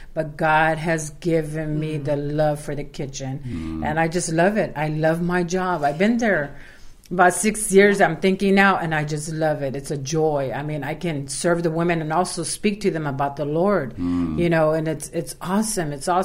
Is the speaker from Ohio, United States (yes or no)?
no; Fresno, California, United States; Yes, I grew up here in Fresno.